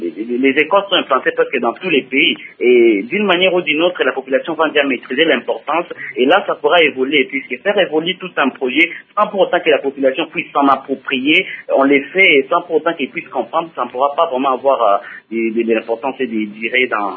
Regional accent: Isiro, Haut-Uélé, DR Congo; je suis à Kinshasa, il y a certains qui questionnent. Mais je suis plutôt d'Isiro. Le plus souvent, j'ai réagi à partir d'Isiro.

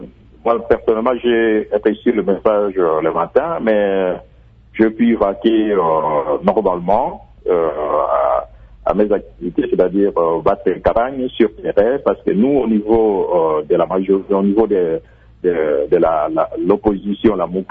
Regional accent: DR Congo; en tant que Congolais

